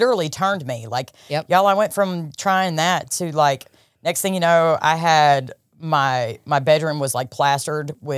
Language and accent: English; New Hampshire, United States; now in Alabama, United States; Okay, so I moved from New Hampshire to Alabama. So here I am. First off, I'm the Yankee. I sound different than everybody.